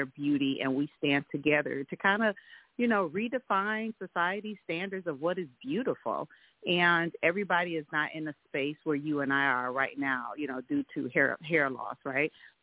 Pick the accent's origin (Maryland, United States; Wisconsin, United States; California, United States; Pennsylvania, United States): Wisconsin, United States; Milwaukee; moved away as an adult; now in Texas, United States; I'm from Milwaukee, Wisconsin. And I transitioned to Texas for a job opportunity and for also for my son to have a greater opportunity for football here in Texas.